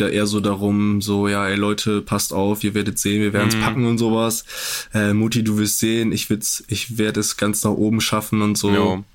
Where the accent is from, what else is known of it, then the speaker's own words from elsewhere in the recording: Poland; Ich bin ja auch Pole.